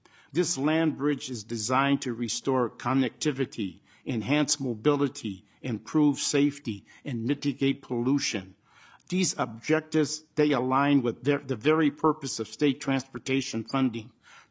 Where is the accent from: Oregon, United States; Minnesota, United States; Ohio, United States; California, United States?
Minnesota, United States; St. Paul; born there; I was born in St. Paul, and I'm a lifelong member of the Rondo community.